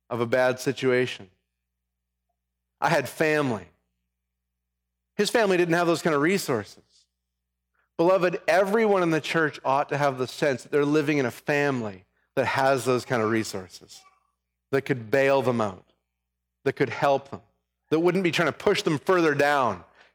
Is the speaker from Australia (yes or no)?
no; Canada; now in United States; I grew up in Canada. I've lived 15 years or so in the United States